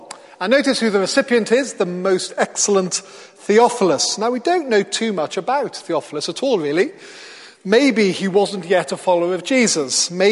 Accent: Wales, United Kingdom; which is a Welsh name, which makes sense because I am Welsh.

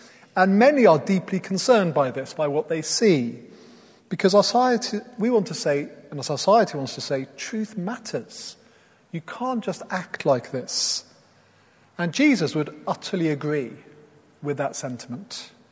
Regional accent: Wales, United Kingdom; Now, I grew up in Wales, so I'm very familiar with sheep. I speak the language.

